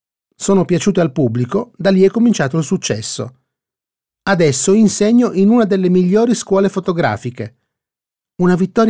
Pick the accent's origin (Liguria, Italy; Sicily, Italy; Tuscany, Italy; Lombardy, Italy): Sicily, Italy; Da siciliano considero la mia isola il luogo più bello del mondo.